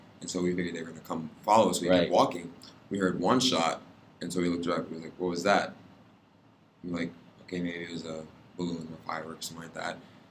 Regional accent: New York City, New York, United States; born there; even though I was born in the Bronx, New York

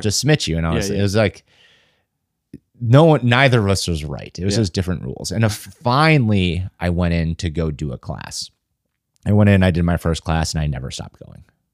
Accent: Cedarburg, Wisconsin, United States; So I'm from Cedarburg, Wisconsin. Grew up there.

